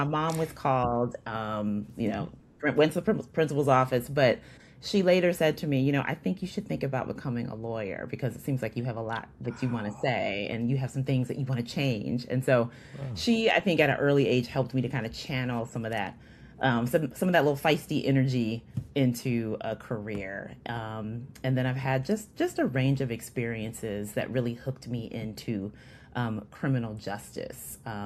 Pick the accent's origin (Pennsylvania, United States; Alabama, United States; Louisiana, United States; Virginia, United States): Virginia, United States; Richmond; born there; also born or lived in Hampton; So I was born in Richmond, Virginia. Most of my family is from Virginia. Later lived in Hampton. That is a big part of my sort of origin story. Most of my family is from that region.